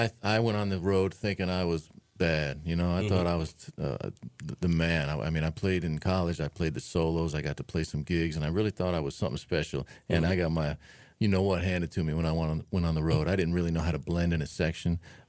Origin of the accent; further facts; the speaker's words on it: New York City, New York, United States; also born or lived in Atlanta; I'm from New York. I'm born in New York City and grew up there and then moved upstate New York at a young age.